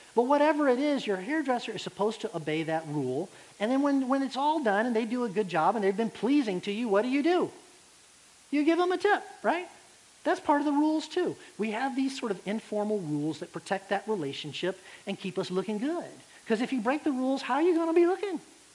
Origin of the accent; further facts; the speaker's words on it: Alabama, United States; Now, I grew up out in Alabama, and I lived way out in the sticks, y'all, the boondocks, okay?